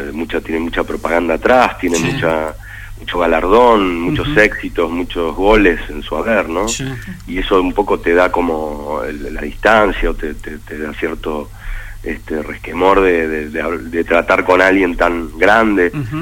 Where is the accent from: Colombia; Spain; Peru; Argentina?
Argentina; Buenos Aires; en mi caso, yo soy muy porteño, muy argentino